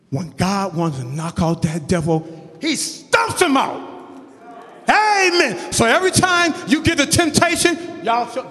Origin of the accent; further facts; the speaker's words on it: Boston, Massachusetts, United States; One thing I give my mother credit of, growing up in Boston, Massachusetts, it was a little tough for us.